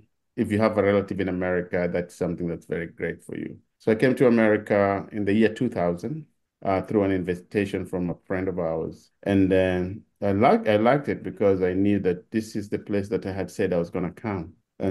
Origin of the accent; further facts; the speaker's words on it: Nakuru, Rift Valley, Kenya; I was born in Kenya in a small town now that's grown to be a big city called Nakuru in the Rift Valley province. That's west of Nairobi, which is the capital city.